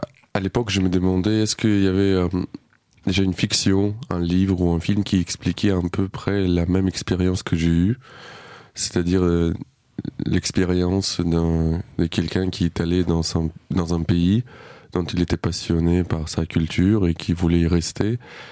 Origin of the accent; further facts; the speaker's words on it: Odesa, Odesa Oblast, Ukraine; first language Russian; French is a second language; C'était ma langue dans laquelle j'ai parlé avec ma famille, puisque je viens du sud de l'Ukraine, de la ville qui s'appelle Odessa, et qui était assez importante dans la culture russe notamment, et qui était connue d'être russophone